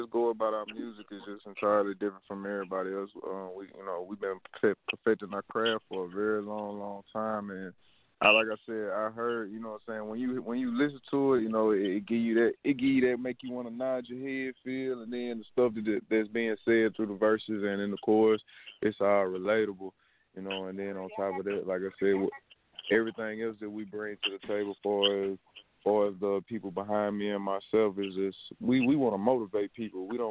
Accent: Mississippi, United States; I come from Mississippi, you know what I'm saying. We don't really get a lot of attention where we

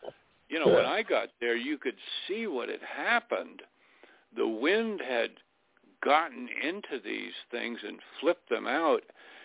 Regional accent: Florida, United States; I'm about to make a trip to back to where I was raised in South Dade County, Florida.

